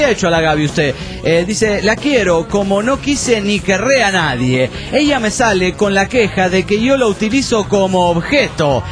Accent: Guadalajara, Jalisco, Mexico; de Guanatos, aquí en Jalisco, México.

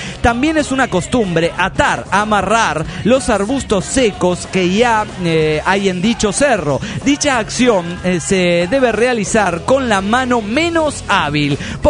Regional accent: Puno, Peru; Hola, soy … de Puno, Perú.

